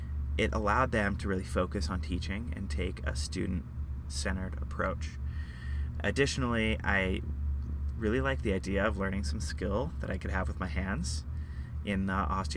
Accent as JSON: {"language": "English", "region": "Utah", "country": "United States", "tie": "born or raised there", "said": "I'm a fourth-year med student at Rocky Vista. I grew up in Utah, went to high school there, and then I went to Weber State University in Utah"}